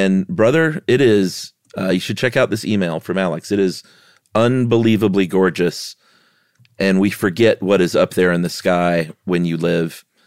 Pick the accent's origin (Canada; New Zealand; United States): New Zealand; I'm from New Zealand. My dad played a part in the formation of our own dark sky reserve in the Mackenzie Basin.